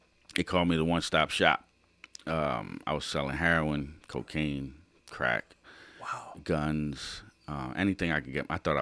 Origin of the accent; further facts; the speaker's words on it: Lancaster, Pennsylvania, United States; also born or lived in New York; So growing up in Lancaster, I was a great kid. Got acclimated to the Lancaster life, because in New York, we weren't even allowed to, like, leave the front of the building.